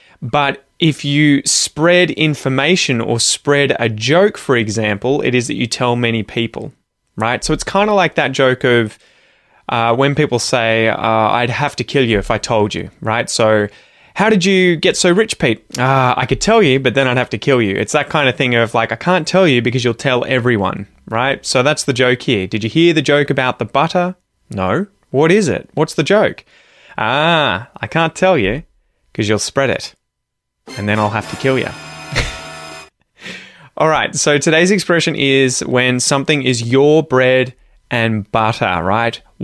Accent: Australia; I'm an Aussie, so it's an Aussie joke, I guess.

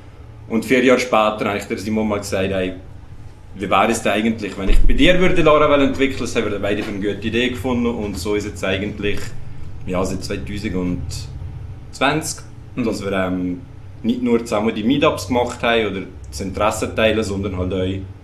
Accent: Switzerland; ah, wir sind die beiden Schweizer gut.

